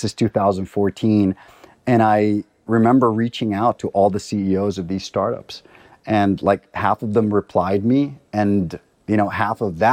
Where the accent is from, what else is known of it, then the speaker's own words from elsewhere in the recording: Costa Rica; I'm from Costa Rica.